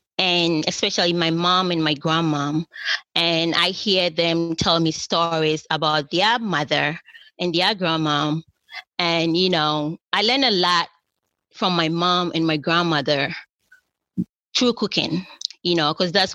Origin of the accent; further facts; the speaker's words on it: Ghana; moved away as an adult; now in United States; So I grew up in Ghana. And I came over to the States to go to college.